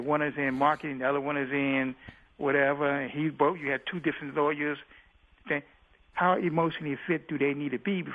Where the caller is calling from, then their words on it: Washington, District of Columbia, United States; Washington, D.C.